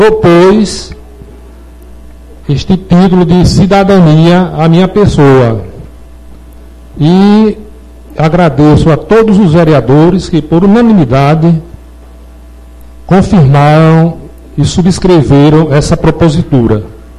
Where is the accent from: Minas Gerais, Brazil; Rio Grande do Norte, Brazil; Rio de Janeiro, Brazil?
Rio Grande do Norte, Brazil; Luiz Gomes; Eu sou do Rio Grande do Norte, uma cidade chamada Luiz Gomes, é uma serra de clima ameno.